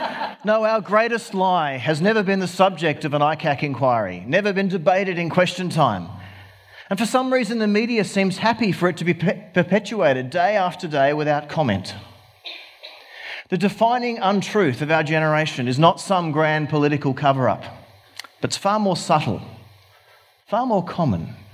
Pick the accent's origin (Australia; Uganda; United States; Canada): Australia; Engadine, New South Wales; born there; I was born in Engadine.